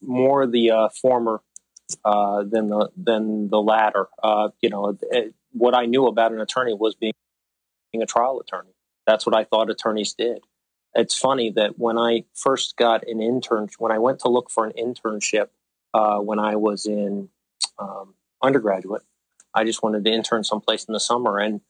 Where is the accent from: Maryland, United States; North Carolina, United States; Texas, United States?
Maryland, United States; Severna Park; I'm originally from the Severna Park area